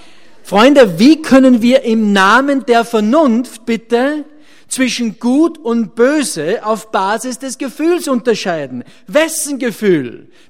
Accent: Austria; Gerade vor 2 Monaten hatte ich eine Skitourenwoche bei uns zu Hause in Österreich.

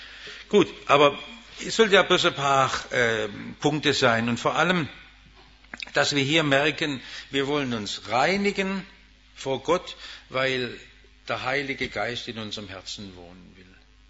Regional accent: Stuttgart, Baden-Württemberg, Germany; Ich bin ja im Stuttgarter Westen aufgewachsen

